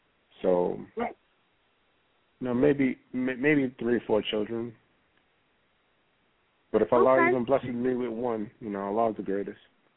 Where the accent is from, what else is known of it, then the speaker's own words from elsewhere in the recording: Brooklyn, New York, United States; also born or lived in Florida; I was born outside of the country. I was raised in Brooklyn pretty much my whole life. I lived 4 years in Florida. I love Brooklyn.